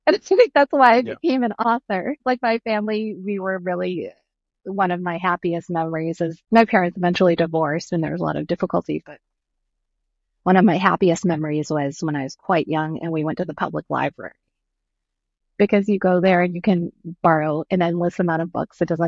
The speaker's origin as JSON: {"language": "English", "region": "Ohio", "country": "United States", "tie": "born or raised there", "said": "Well, I think growing up in Ohio, for example, without it actually, there weren't other Asian people."}